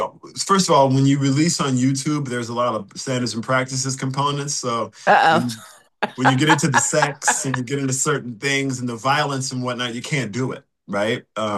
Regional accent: Deep South, United States; I grew up in the historically black college tradition. I'm from the Deep South. My dad went to Alabama State.

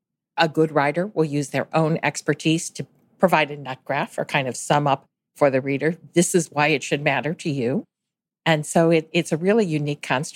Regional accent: St. Louis, Missouri, United States; I grew up in St. Louis, Missouri, and had an opportunity to go back to St. Louis to work

